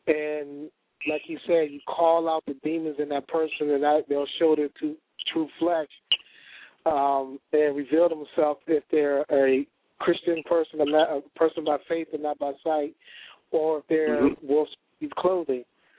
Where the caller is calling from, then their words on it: Oxnard, California, United States; I'm in Oxnard, California.